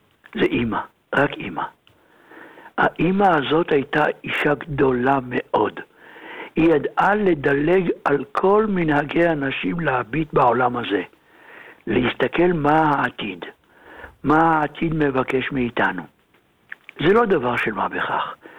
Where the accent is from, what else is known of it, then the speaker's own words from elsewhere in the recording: Jerusalem, Jerusalem District, Israel; אני מדבר בירושלים, בבית ישראל, היה רק שני חדרים.